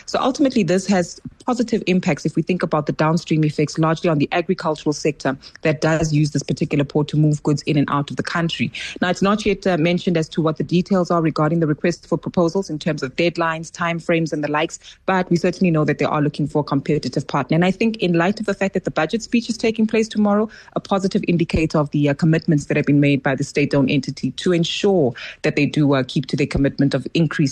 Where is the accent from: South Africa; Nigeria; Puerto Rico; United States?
South Africa; this is also evidenced in their numbers that we as South African consumers typically have been prioritizing private label goods